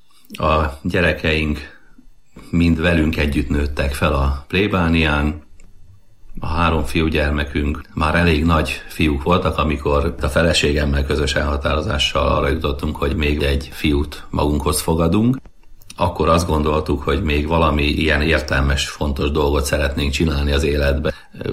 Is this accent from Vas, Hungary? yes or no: yes; Vas, Hungary; Mi vidéki emberek vagyunk, feleségem Sopronból, én pedig Vas megyéből, Körmend közeléből származom.